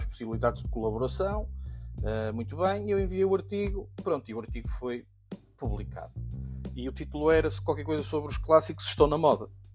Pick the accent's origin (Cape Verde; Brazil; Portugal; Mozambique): Portugal; Norte; sobretudo na Zona Norte, que é de onde eu sou